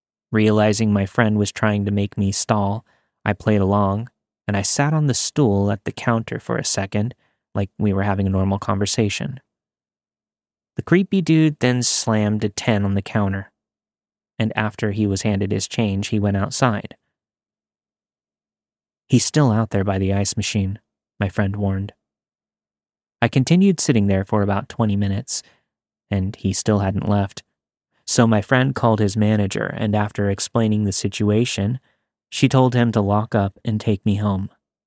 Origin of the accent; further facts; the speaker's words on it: Texas, United States; I'm from Texas, and I usually end up walking to most places due to being severely visually impaired, which leaves me unable to drive.